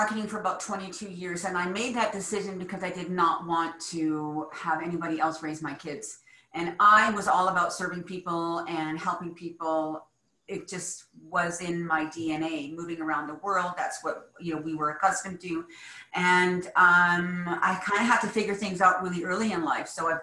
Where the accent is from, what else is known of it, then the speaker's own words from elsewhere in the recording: British Columbia, Canada; also born or lived in Germany / Austria / Sweden; I am from Canada, beautiful British Columbia here in Canada. I've lived most of my life outside of Canada. I've lived in Germany, Austria, Sweden, South America.